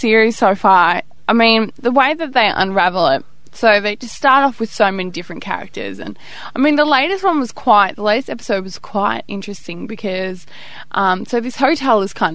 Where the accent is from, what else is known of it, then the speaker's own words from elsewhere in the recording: Melbourne, Victoria, Australia; And I think because we're originally from Melbourne, aren't we?